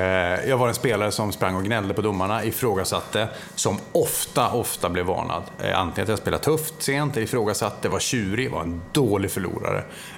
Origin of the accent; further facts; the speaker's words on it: Luleå, Norrbotten County, Sweden; när man ringer pappa hemma i Luleå